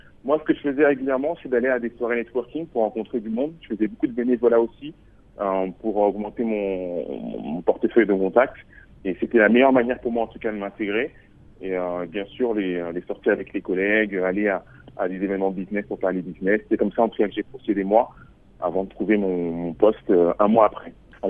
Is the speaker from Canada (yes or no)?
no; France; now in London, United Kingdom; Moi, je suis né et j'ai grandi en France. Des parents congolais